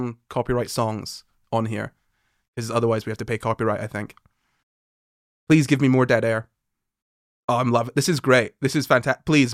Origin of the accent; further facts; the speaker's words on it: Scotland, United Kingdom; I'm not British. I'm Scottish.